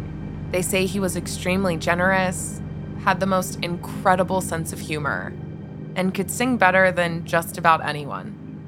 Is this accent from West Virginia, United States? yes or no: yes; Wheeling, West Virginia, United States; born there; In 1995, I was born in Wheeling, West Virginia.